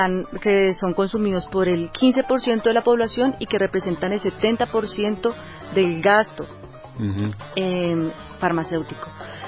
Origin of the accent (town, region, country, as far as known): Colombia